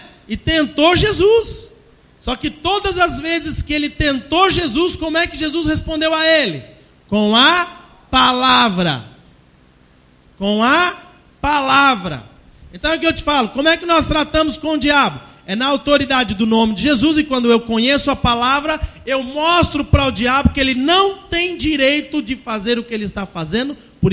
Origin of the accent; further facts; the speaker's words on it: Brazil; now in Portugal; Não é porque eu sou brasileiro, vivo em Portugal, passo por isso